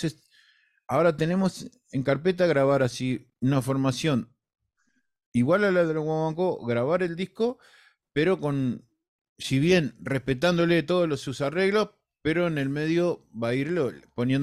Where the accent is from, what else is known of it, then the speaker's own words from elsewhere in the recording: Uruguay; moved away; yo soy muy uruguayo, ¿viste? Alguna gente me dice, ¿cómo hace tantos años vos todavía no seguís hablando, tenés cosas de uruguayo? Y digo, y sí, porque no quiero perderla